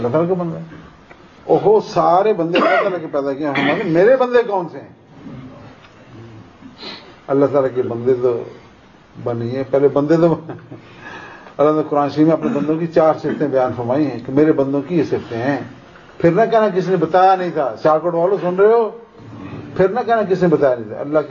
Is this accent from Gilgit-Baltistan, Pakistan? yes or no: no; Sialkot, Punjab, Pakistan; میں خود سیالکوٹ شہر کا رہنے والا نا، اس لیے میں سیالکوٹ کی بات ڈٹ کے کرتا ہوں.